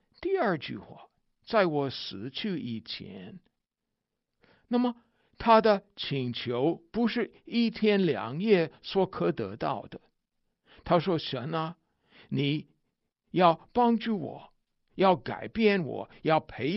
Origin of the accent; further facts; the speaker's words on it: United States; 我们美国人也吃米，也吃面包，也吃面条，也吃玉米，也吃马铃薯